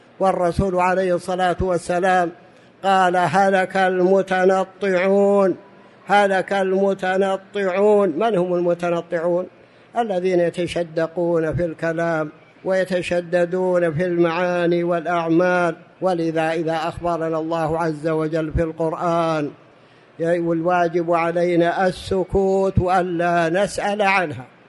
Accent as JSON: {"language": "Arabic", "country": "Saudi Arabia", "said": "بعضهم يقولون ثلث الليل الأخير عندنا في السعودية"}